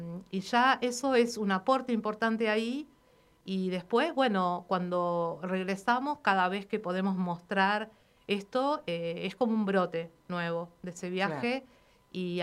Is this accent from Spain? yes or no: no; Buenos Aires, Argentina; Y en el caso, por ejemplo, de nosotras, que somos de Buenos Aires